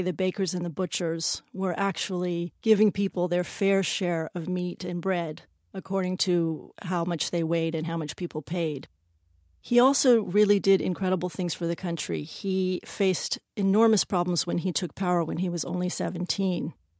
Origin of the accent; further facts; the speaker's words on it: San Francisco, California, United States; also born or lived in Iran; I was born in Iran, but my parents separated when I was about 2.5 years old, and I grew up in San Francisco with my mother.